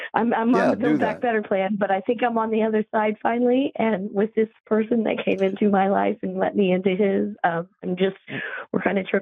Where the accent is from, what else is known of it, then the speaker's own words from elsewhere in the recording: Glasgow, Missouri, United States; was where I grew up in Glasgow, Missouri. And where I ended up is in Lexington, Missouri, which was the biggest battle of the Civil War here.